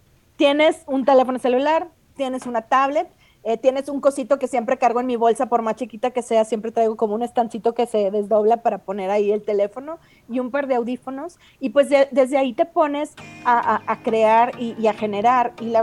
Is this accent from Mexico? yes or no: yes; northern Mexico, Mexico; O sea, no estoy enojada, así hablo. Soy norteñísima.